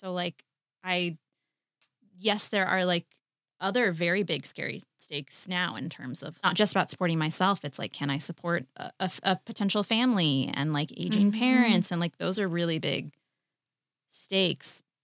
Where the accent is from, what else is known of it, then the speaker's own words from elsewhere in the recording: Midwest, United States; also born or lived in Colombia; I was like, I'm Colombian. I grew up in the Midwest. I have an accent.